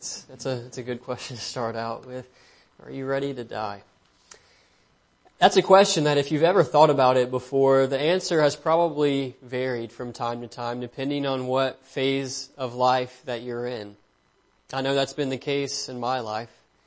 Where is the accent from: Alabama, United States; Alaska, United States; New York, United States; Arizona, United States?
Alabama, United States; Auburn; I'm from Auburn, Alabama, a little bit south of here.